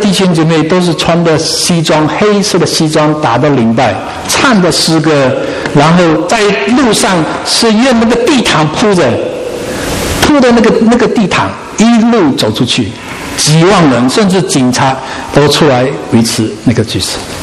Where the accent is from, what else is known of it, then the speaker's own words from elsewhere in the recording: Fuqing, Fujian, China; 我第一次知道在我们福清的老家有一个弟兄过世